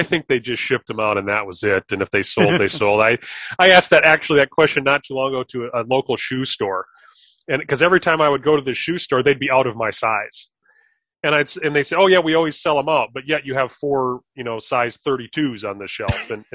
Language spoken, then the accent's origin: English; South Dakota, United States; This was the only issue I ever saw in my little town growing up in South Dakota.